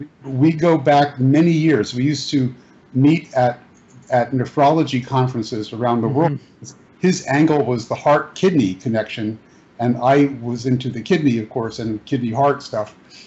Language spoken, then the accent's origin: English; New York, United States; And I ended up back in my hometown in New York, and I volunteered as a nephrologist at Bellevue Hospital